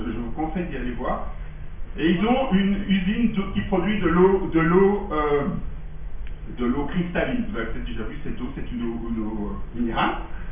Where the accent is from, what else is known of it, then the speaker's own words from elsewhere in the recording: Belgium; je, en tant que Belge, un peu gêné